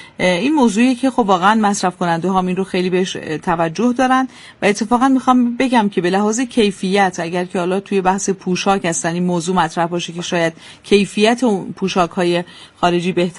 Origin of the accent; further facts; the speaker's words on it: Iran; خود من به عنوان یک ایرانی واقعا ترجیح همین هست که کفش ایرانی بخرم